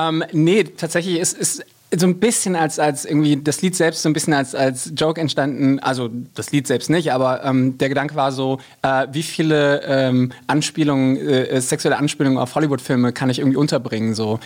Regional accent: Hesse, Germany; born there; ich sage immer im siebten Kreis der Hölle, aber tatsächlich so im Rhein-Main-Gebiet.

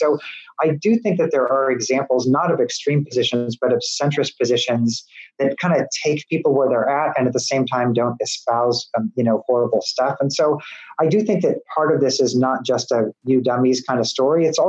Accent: Midwest, United States; I'm a Midwesterner.

